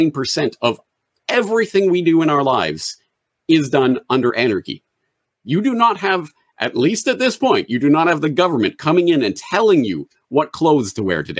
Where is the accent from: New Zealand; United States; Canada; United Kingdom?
Canada; Hey, I'm like Canadian, so I am technically subject to King Charles.